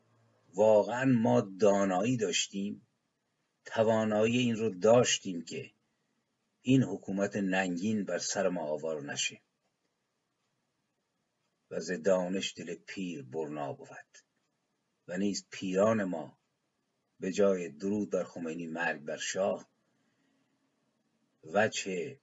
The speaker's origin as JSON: {"language": "Persian", "country": "Iran", "said": "من به عنوان یک ایرانی"}